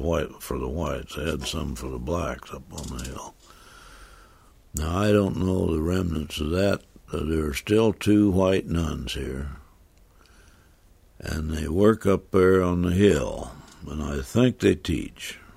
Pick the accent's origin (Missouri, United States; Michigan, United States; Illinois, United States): Illinois, United States; Danville; I grew up and born and raised in Danville, Illinois, 32 miles away.